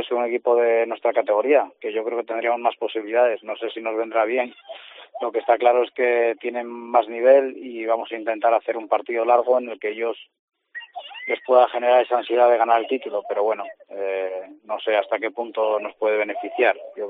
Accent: Llanes, Asturias, Spain; lógicamente soy de Llanes, yo nací aquí, soy de aquí y lo vivo todos los días

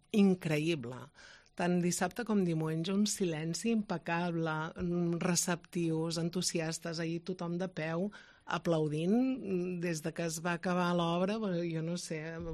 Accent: La Selva del Camp, Catalonia, Spain; Clar, jo objectiva no ho puc ser, perquè sóc de la Selva.

